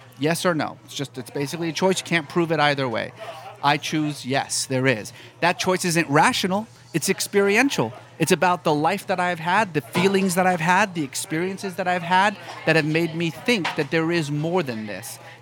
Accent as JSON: {"language": "English", "country": "Iran", "tie": "born or raised there"}